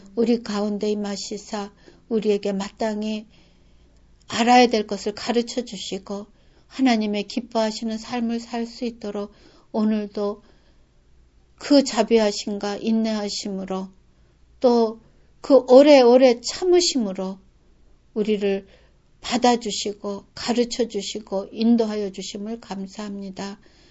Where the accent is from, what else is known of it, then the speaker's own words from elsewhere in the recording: South Korea; 우리가 크리스천이지만 한국 사람으로서